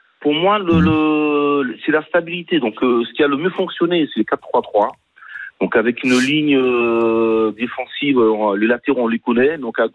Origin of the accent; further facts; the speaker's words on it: Le Teich, Nouvelle-Aquitaine, France; Du Teche, je suis du Teche, du Bassin d'Arcachon.